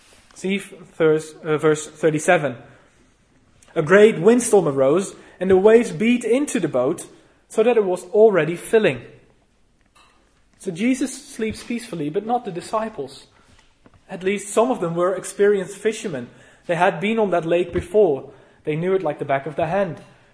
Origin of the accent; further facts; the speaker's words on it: Netherlands; I grew up in the Netherlands